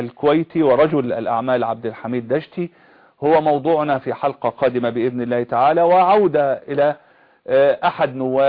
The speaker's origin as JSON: {"language": "Arabic", "country": "Egypt", "said": "عندنا في مصر"}